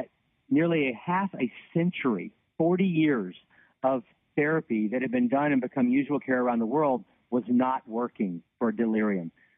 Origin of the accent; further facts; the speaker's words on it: Louisiana, United States; now in Nashville, United States; I grew up in Louisiana, went to medical school at Tulane University